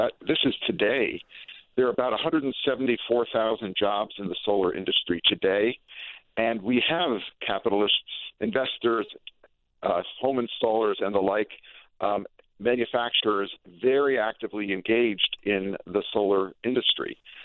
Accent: Massachusetts, United States; Well, in chilly, snowy New England, I'm from Massachusetts, we now have a solar array on our home

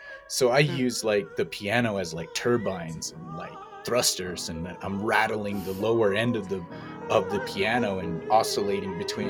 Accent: Salt Lake City, Utah, United States; Like even growing up on Sundays in Salt Lake City, Utah, every Sunday they would have like Native American music playing on one of the local radio stations there for like maybe an hour or two.

